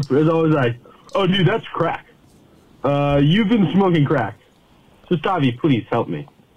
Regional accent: Toronto, Ontario, Canada; Okay. I'm from Toronto. I'm 24.

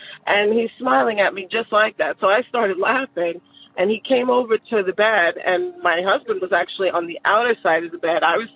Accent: New York, United States; now in Georgia, United States; I grew up in New York. But later on, you know, obviously I moved and I'm living in Georgia right now.

